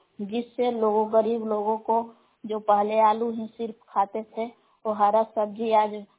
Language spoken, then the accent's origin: Hindi; Belaon, Bihar, India; ग्राम बेलाव जिला कैमूर भगवान की निवासी हूँ।